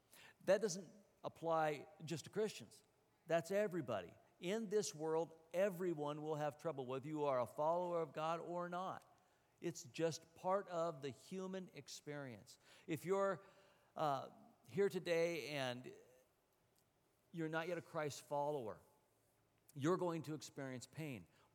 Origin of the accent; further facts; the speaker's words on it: Oregon, United States; So we used to go swimming where I grew up in the McKenzie River